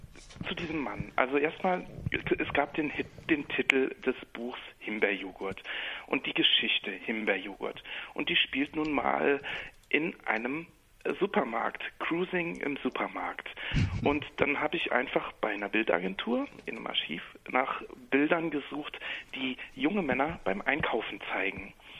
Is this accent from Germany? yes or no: yes; Saarbrücken, Saarland, Germany; eine dann im Oktober in Saarbrücken, meiner Heimatstadt.